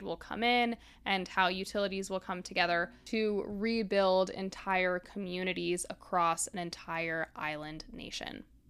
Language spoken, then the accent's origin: English; Miami, Florida, United States; I've shared before, I grew up in Miami